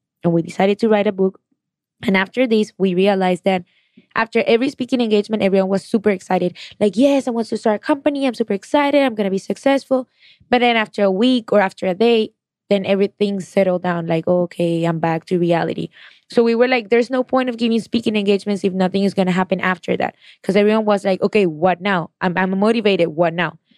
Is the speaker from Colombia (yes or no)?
yes; Colombia; And then in other schools in my city, because I'm from Colombia.